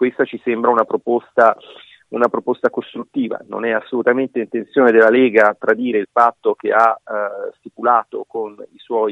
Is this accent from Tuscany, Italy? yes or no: yes; Tuscany, Italy; mi dà proprio fastidio fisico pronunciarla a me che sono toscano